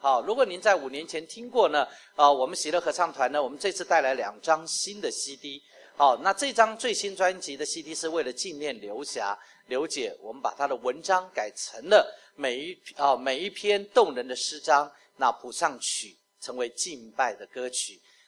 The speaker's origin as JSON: {"language": "Chinese", "country": "Taiwan", "said": "我们是来自台湾的"}